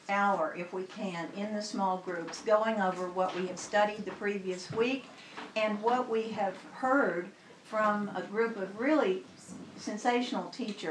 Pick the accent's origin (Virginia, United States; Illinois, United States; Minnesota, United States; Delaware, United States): Virginia, United States; Reston; I'm from Reston, so I don't know this stuff.